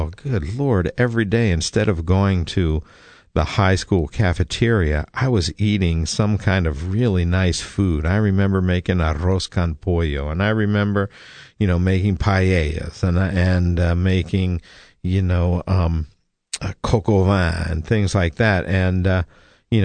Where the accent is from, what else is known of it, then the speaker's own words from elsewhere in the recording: Lebanon, Pennsylvania, United States; people from the town I grew up in Lebanon, Pennsylvania.